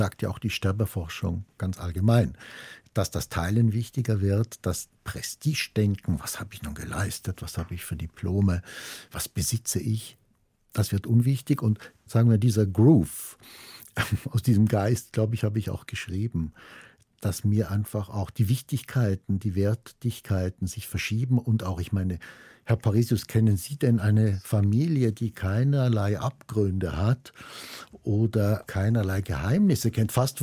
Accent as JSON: {"language": "German", "country": "Switzerland", "said": "wenn ich das als Schweizer sagen darf, mit auch französischem Pass"}